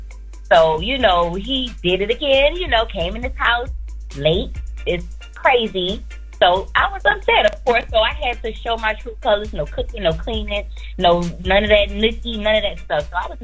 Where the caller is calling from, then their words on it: Florida, United States; I'm calling from Florida.